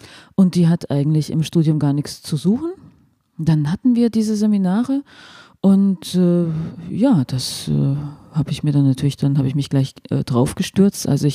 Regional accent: Solms, Hesse, Germany; also born or lived in Ehringshausen / Giessen / Bonn / Durham; ich bin aufgewachsen in Solms, das ist in der Nähe von Wetzlar, also ein Stückchen weiter. Halt, Ehringshausen war halt das Geburtskrankenhaus.

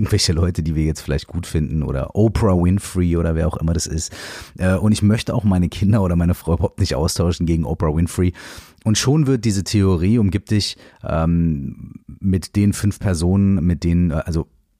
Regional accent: Minden, North Rhine-Westphalia, Germany; ich habe damals in Minden gewohnt, Minden ist meine Heimatstadt und das ist, ich liebe diese Stadt und ich liebe die Menschen dort.

